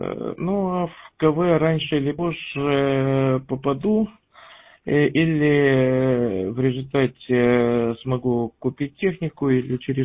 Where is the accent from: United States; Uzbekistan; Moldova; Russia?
Moldova; Я по национальности немец, родился в СССР, в Молдавии, жил там же.